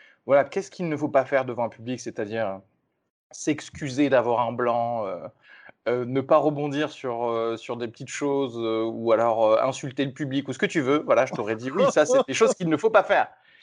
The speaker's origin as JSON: {"language": "French", "town": "Toulouse", "region": "Occitanie", "country": "France", "said": "Mais voilà, je viens de Toulouse"}